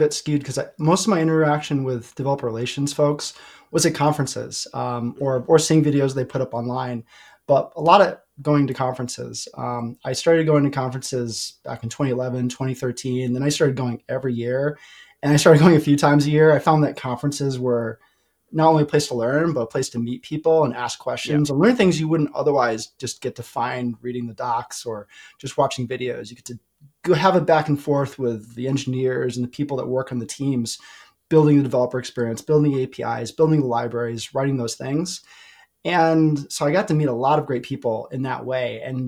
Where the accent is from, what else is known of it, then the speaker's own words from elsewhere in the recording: Hartford, Connecticut, United States; now in Denver, United States; And initially I'm from Hartford, Connecticut.